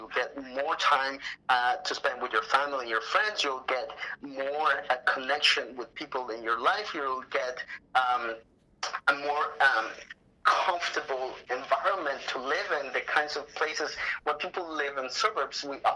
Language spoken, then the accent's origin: English; Mexico City, Mexico; I am originally from Mexico City